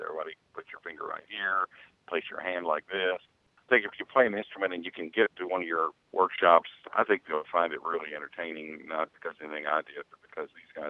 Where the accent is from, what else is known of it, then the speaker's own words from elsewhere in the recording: Owensboro, Kentucky, United States; It's my hometown, Owensboro, and I'd really like to do that.